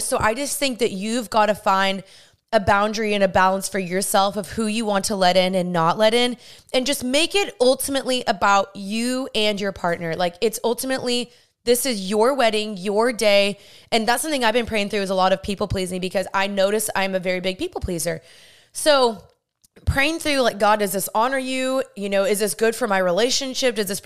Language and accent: English; Dallas, Texas, United States; now in California, United States; I'm from Dallas and I moved to California when I was there.